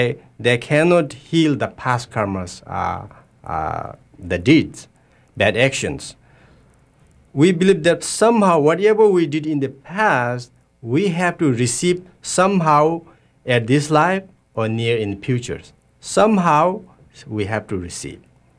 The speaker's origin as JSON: {"language": "English", "town": "Solukhumbu", "region": "Koshi Province", "country": "Nepal", "tie": "born there", "second_language": "English", "said": "I was born in Nepal, near the Mount Everest, Solukhumbu, and I was born with a Buddhist family in Nyingmapa traditions."}